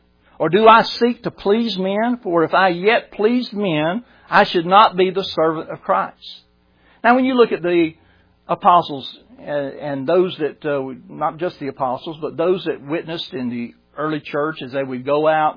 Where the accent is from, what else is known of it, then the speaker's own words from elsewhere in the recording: Brunswick, Georgia, United States; But I was born in America. Somebody got the gospel to my mom and dad. My mom and dad were saved before I was born. I was attending church 9 months before I was born. You know, I was in the womb. My mom and dad raised me in Sterling Baptist Church in Brunswick, Georgia.